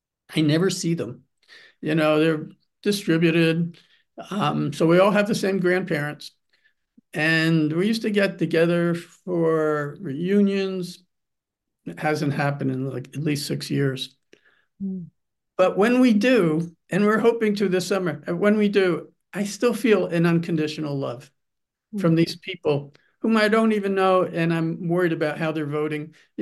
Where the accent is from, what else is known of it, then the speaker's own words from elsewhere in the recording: Allentown, Pennsylvania, United States; when I grew up in Allentown, there was the city of Allentown, and then there's farmland, right?